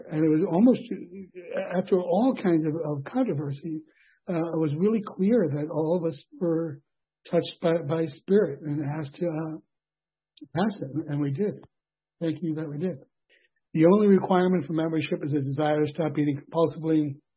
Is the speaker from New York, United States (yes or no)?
yes; New York, United States; I was at a meeting once. I'm from New York.